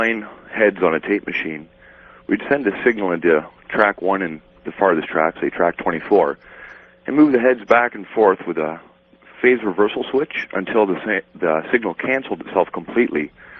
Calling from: Salt Spring Island, British Columbia, Canada; Yeah, I'm calling from Salt Spring Island.

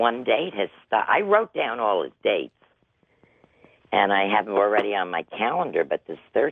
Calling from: Largo, Florida, United States; I'm calling from Largo, Florida.

